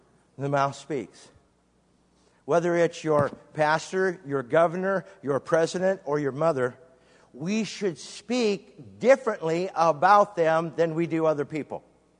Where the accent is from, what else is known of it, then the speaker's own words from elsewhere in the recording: Bellevue, Nebraska, United States; born there; Matter of fact, I was born in Offutt Air Force Base over in Bellevue, right outside of Omaha.